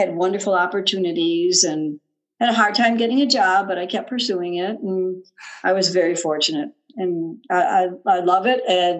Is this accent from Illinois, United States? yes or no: yes; Chicago, Illinois, United States; also born or lived in Kansas; now in California, United States; I'm originally from Chicago. So I grew up in the snow and the cold and all the ice and everything.